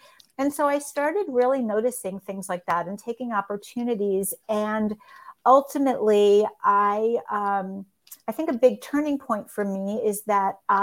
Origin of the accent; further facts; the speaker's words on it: New York, United States; I am from New York originally, because no matter where else I've lived around the country or around the world, once a New Yorker, always a New Yorker.